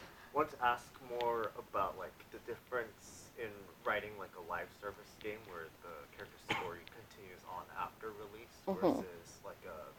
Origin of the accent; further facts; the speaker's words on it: United States; I'm Indian American, so I'm kind of in that third category of learning about it.